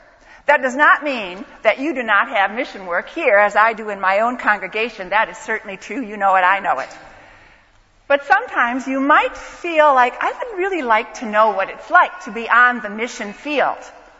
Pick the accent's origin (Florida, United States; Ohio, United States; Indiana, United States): Ohio, United States; I'm from the Akron and Cleveland, Ohio area.